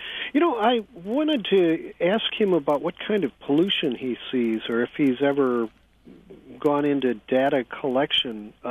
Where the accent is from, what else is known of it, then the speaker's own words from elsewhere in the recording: St. Louis, Missouri, United States; I'm originally from St. Louis